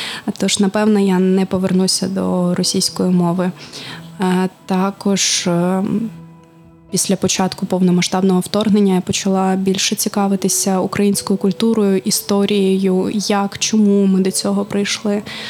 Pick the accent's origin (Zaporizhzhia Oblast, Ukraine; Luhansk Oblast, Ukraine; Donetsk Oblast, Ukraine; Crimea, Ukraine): Donetsk Oblast, Ukraine; first language Russian; Ukrainian is a second language; я з Донецької області сама, і я зростала в російськомовній сім'ї. Ну, як ми говоримо, не російська мова, а східноукраїнська, тому що вона трохи відрізняється від російської.